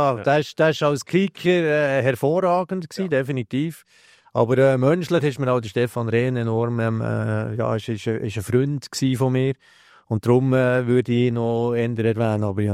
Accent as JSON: {"language": "German", "town": "Belp", "region": "Bern", "country": "Switzerland", "tie": "born or raised there", "said": "als Kind, ich bin in Belp aufgewachsen"}